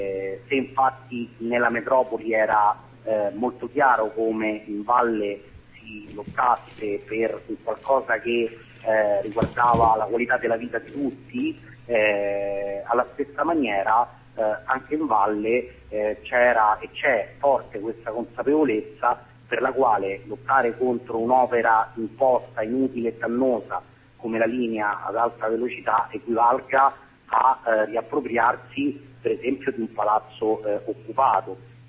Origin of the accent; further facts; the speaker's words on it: Rome, Lazio, Italy; born there; io sono nato a Roma, e giuro esistono quartieri di Roma dove io non credo di essere mai stato